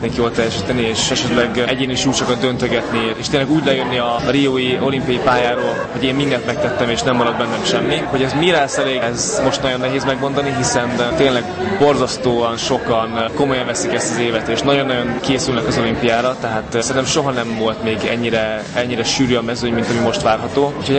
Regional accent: Békéscsaba, Békés, Hungary; also born or lived in -; meg otthon Békéscsabán is megtaláltam a tökéletes körülményeket

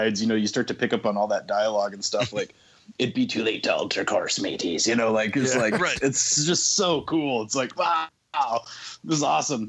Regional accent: Texas, United States; Yeah, I grew up in Texas next to a Six Flags theme park

